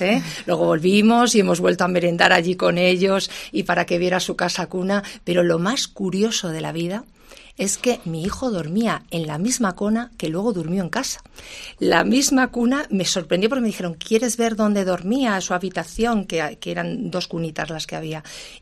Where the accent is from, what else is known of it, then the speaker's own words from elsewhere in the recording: Castile and León, Spain; es que aquí somos de Castilla y León